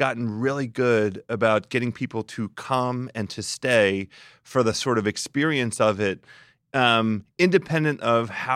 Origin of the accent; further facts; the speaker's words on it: Silver Spring, Maryland, United States; Well, and I grew up in Silver Spring.